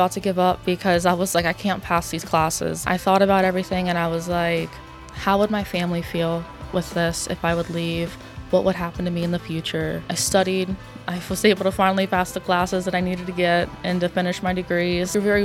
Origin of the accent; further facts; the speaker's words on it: Martinsburg, West Virginia, United States; I am from Martinsburg, West Virginia, and I am graduating with a degree in psychology and a degree in criminology.